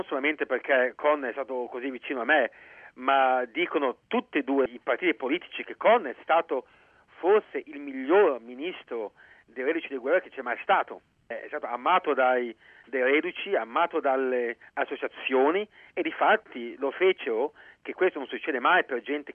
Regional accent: Milan, Lombardy, Italy; io essendo milanese non ci capivo niente

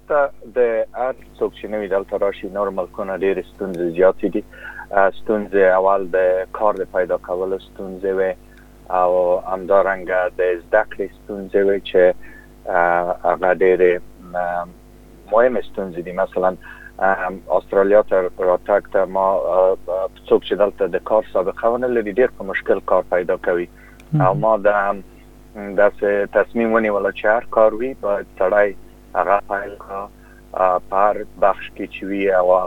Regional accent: Kabul, Afghanistan; also born or lived in Lashkar Gah, Afghanistan; زه په بیلمن د لشکرګاه په ښار کې زیږیدلم او پس د دوه کلونو هم چې امام مور پلار کابل ته راغلی دي او هلته زه په کابل کې لوی شوی یم.

